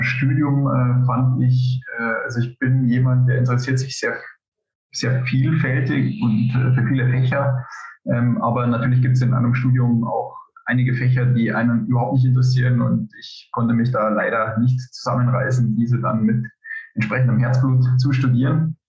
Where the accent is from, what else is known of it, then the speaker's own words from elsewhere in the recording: Bavaria, Germany; moved away as an adult; also born or lived in United States; now in Zurich, Switzerland; ich komme eben aus der Oberpfalz, habe da 25 Jahre mehr oder weniger gelebt und habe mich nach der Promotion im Endeffekt entschlossen, ins Ausland zu gehen, war in den USA. Bin jetzt aktuell in Zürich